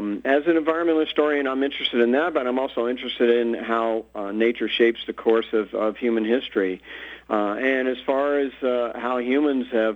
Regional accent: Gulf Coast, United States; Well, I grew up on the Gulf of Mexico, and I have, of course, this lifelong intimate relationship with it.

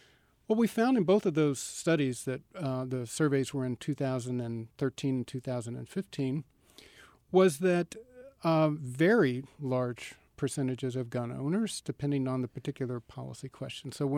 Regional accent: Kentucky, United States; I grew up in Kentucky. They're strong there.

